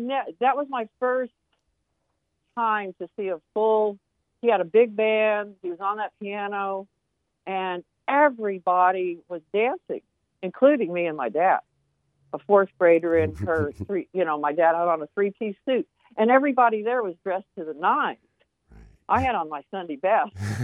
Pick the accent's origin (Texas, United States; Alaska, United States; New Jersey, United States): Texas, United States; Dallas; also born or lived in Berkeley / Oakland / Telluride; now in Laguna, United States; I'm from Dallas, Texas, and I lived in the Bay Area for a long time, in Berkeley, Oakland, the East Bay Area, and Telluride. But from the Bay Area, we moved here, my family.